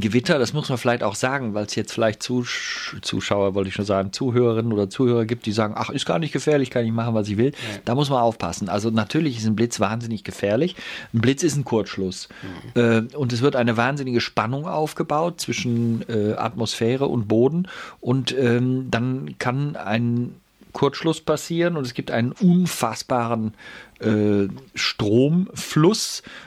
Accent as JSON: {"language": "German", "town": "Sankt Augustin", "region": "North Rhine-Westphalia", "country": "Germany", "tie": "born or raised there", "also_born_or_lived": "Bonn", "accent": "Rhenish", "said": "Und dann bin ich in St. Augustin-Menden aufgewachsen, zur Schule gegangen, habe in Köln Meteorologie studiert."}